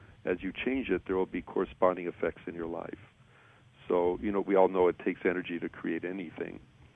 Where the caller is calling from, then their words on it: California, United States; Oh, from North San Diego County in California.